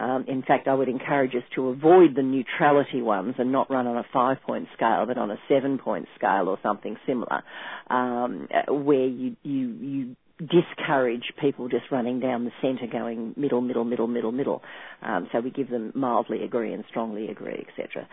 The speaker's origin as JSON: {"language": "English", "country": "Australia", "said": "I barely manage the English language as an Australian at the best of times."}